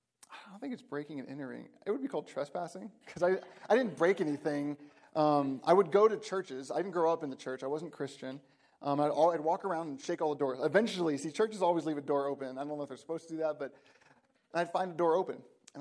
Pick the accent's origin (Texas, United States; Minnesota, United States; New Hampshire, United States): Texas, United States; Austin; So I grew up in Austin, Texas, big high school, a couple thousand people.